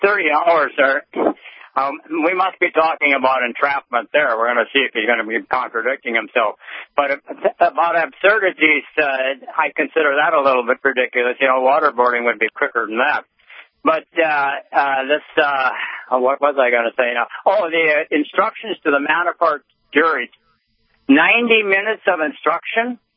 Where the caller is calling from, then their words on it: Tolna, North Dakota, United States; Yep, Tolno.